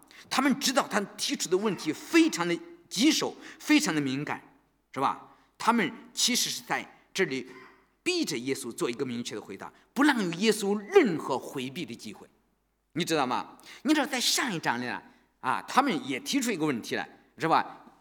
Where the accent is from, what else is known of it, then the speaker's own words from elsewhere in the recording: China; 就像我们四几年的时候我们中国人被日本征服了一样，你知道了吧